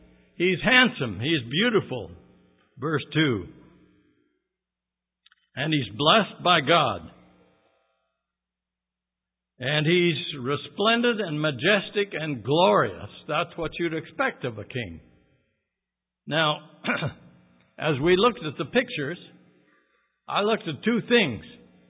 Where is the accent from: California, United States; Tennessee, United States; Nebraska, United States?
California, United States; Now, when I grew up in Southern California, there was a radio program that used a little poem at the beginning of it